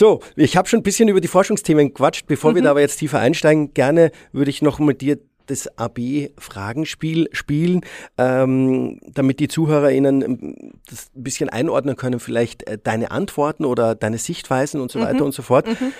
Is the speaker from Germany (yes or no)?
no; Austria; für mich als Österreicher.